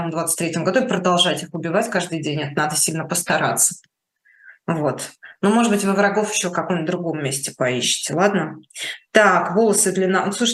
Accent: Moscow, Russia; Я москвичка, я считаю себя патриотом.

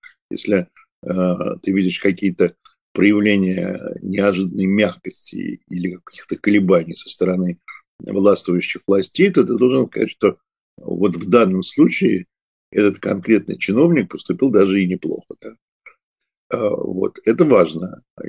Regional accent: Odesa, Odesa Oblast, Ukraine; я после вырос в Одессе

